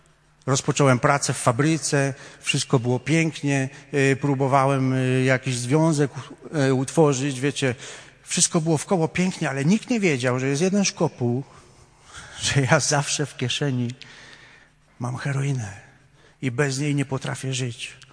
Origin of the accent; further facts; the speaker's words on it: Wrocław, Lower Silesian Voivodeship, Poland; choć wychowywałem się pod komendą główną policji tutaj we Wrocławiu